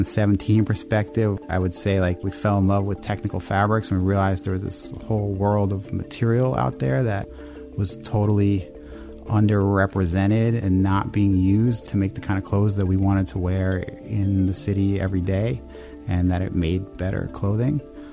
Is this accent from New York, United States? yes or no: yes; New York, United States; I grew up in New York, you know, and I grew up like riding the subway